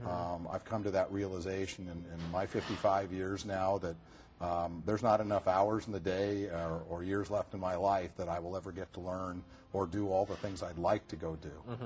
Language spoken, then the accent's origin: English; Bellevue, Washington, United States; I live in a great city. I grew up next door in Bellevue, in North Bellevue, in the woods